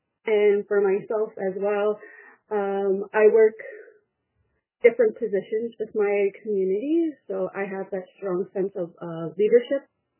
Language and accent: English; Nahanni Butte, Northwest Territories, Canada; I am from Nahanni Butte, North Coast Territories.